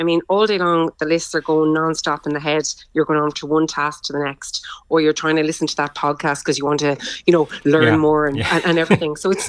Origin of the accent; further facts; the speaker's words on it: Galway, Connacht, Ireland; I'm from Galway